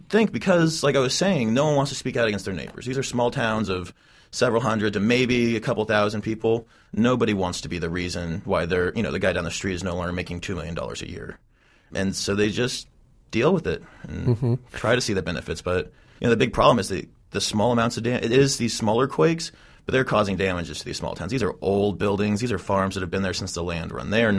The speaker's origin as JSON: {"language": "English", "town": "Oklahoma City", "region": "Oklahoma", "country": "United States", "tie": "born or raised there", "said": "Well, first of all, I grew up in Oklahoma City, in the Oklahoma City area. I went to school in Norman for my undergrad and master's."}